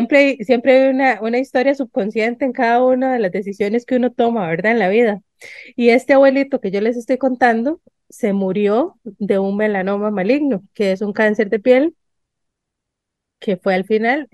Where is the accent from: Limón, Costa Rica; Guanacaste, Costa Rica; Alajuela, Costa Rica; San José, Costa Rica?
Alajuela, Costa Rica; San Ramón; Yo crecí en San Ramón de Alajuela